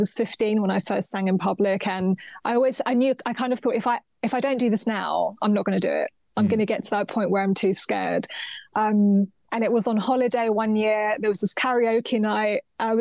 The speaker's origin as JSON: {"language": "English", "region": "London", "country": "United Kingdom", "tie": "born there", "said": "it's Cyprus, yeah. But I was born in London, but okay. Cyprus is, I've been back to Cyprus every single year since I was a baby."}